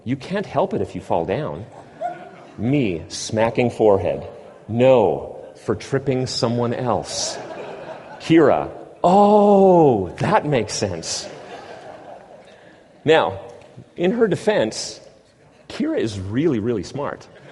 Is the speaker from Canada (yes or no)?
yes; Canada; which is such an indictment on me as a Canadian father.